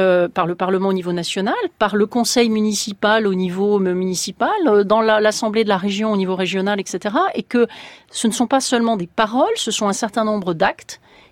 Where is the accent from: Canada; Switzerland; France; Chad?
France; Provence-Alpes-Côte d'Azur; Il y a des régions, moi je viens de la région d'Aix-Marseille, où on n'a pas investi.